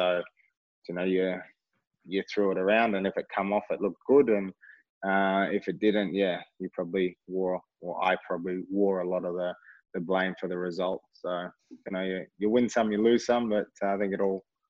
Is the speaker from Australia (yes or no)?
yes; Australia; growing up in Australia, you don't kick the ball a lot.